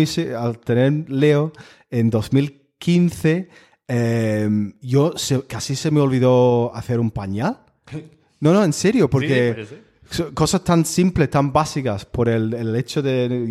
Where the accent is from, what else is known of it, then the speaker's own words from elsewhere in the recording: Liverpool, North West England, United Kingdom; Spanish is a second language; now in Spain; Yo no soy de aquí, soy de Liverpool, entonces yo estoy muy solo aquí en España.